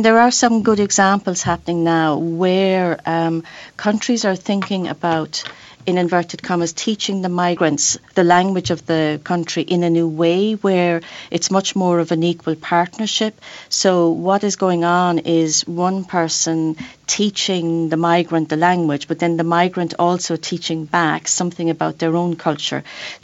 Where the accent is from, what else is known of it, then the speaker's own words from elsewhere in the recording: Ireland; But another example would be my home country, Ireland.